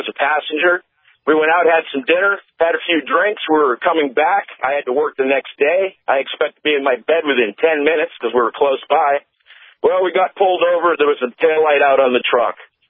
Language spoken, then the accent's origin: English; Maine, United States; also born or lived in Oregon; now in North Dakota, United States; You know, I grew up in Maine, and I've dealt with them there. I spent several years in Oregon. I dealt with them there. And unfortunately, within a year of being here in North Dakota